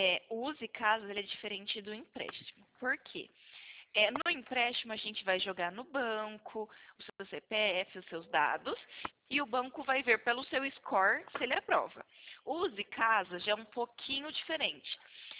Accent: São Carlos, São Paulo, Brazil; Eu sou do interior de São Paulo, São Carlos.

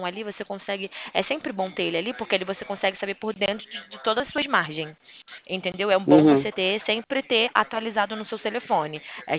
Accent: Rio de Janeiro, Brazil; Eu sou aqui de Campo Grande, sabe onde é?

